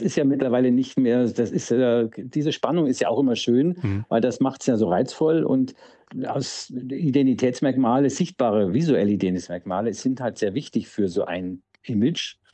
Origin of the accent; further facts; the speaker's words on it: Munich, Bavaria, Germany; Ja, ich bin ja selber Münchner